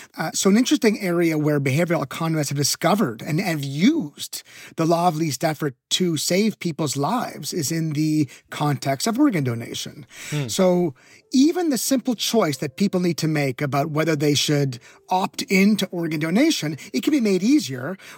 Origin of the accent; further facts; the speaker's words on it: Canada; So I'm born and raised in Canada, and I grew up with a commercial for a life insurance product